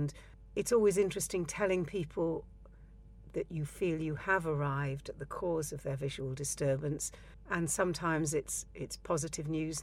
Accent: Wales, United Kingdom; now in Kent, United Kingdom; I was born and bred in Wales, but recently have lived in Kent, where you don't hear many Welsh accents.

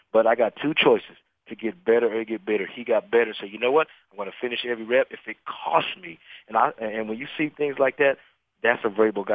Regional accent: Denver, Colorado, United States; also born or lived in Ohio / Houston; I'm from Denver, Colorado, where the altitude is really, really high. And then I went to The Ohio State University, and then I went to Houston.

